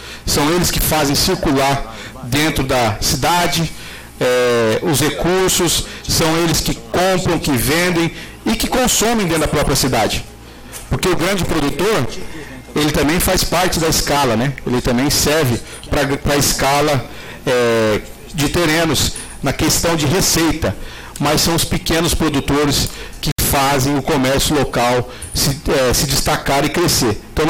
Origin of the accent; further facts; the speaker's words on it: Terenos, Mato Grosso do Sul, Brazil; por ser nascido e criado em Terenos, por ser cidadão.